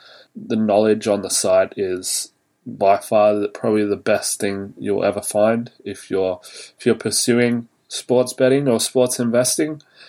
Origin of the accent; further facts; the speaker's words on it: Sydney, New South Wales, Australia; and I'm from Sydney, Australia.